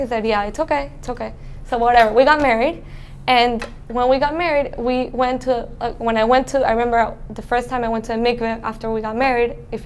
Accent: Panama; I'm from Panama, and I met someone from Montreal

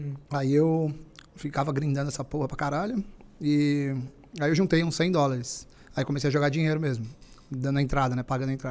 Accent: São Paulo, Brazil; Nasci no Tatuapé, cresci no Tatuapé, fiquei até muito tempo.

